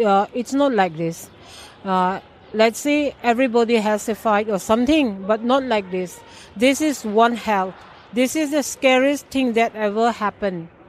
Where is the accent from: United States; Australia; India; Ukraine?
India; Imphal, Manipur; Ever since I was born and brought up in Imphal, there was nothing like it.